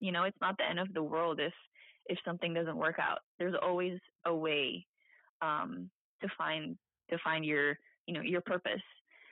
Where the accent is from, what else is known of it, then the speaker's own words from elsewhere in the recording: Philippines; Especially in my hometown, Philippines, you know, to see that you can be whoever you want to be